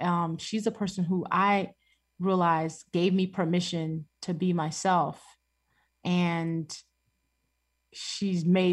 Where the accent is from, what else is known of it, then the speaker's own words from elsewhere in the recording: Chicago, Illinois, United States; also born or lived in Nigeria; Coming to the United States at 9 was absolutely a culture shock. And then going to Chicago, where it's cold, absolutely shocked my system. But as kids do, we adapt. So, you know, Chicago has been home since.